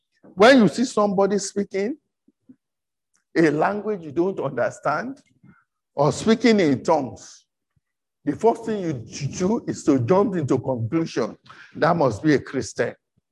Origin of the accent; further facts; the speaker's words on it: Nigeria; first language Yoruba; English is a second language; I heard some people speaking Yoruba. That's my mother tongue in another word.